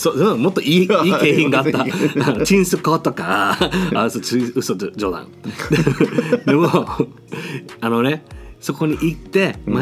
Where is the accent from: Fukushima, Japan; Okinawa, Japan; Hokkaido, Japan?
Okinawa, Japan; Yamada; そうそう山田、うん、山田っていうところなんだけど、うん、そこが僕の地元だったわけ。